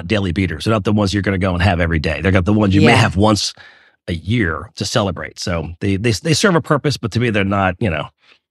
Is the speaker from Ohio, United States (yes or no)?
no; Garden City, New York, United States; I grew up in Garden City, Long Island.